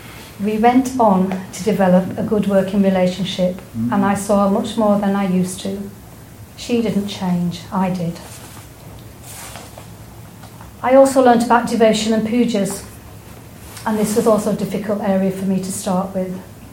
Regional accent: India; I remembered my childhood growing up in India.

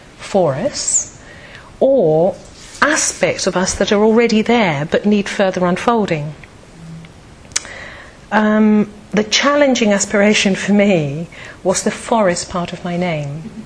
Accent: Venezuela; first language Spanish; English is a second language; And because I'm from Venezuela and I speak Spanish and my family all speak Spanish, Aranya in Spanish is spider.

